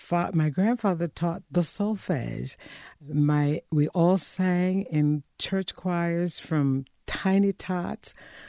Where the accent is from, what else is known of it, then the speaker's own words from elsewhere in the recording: Macon, North Carolina, United States; also born or lived in Guilford County; We grew up in Warren County, in the northeast, just 7 miles short of the Virginia line, in a little hamlet called Macon.